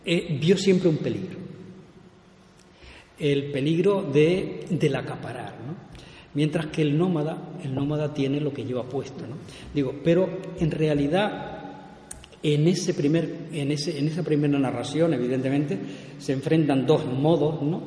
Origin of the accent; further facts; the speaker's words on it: Canary Islands, Spain; yo soy de Arida, del norte, de Lanzarote, y había un pastor, es un pueblo de agricultores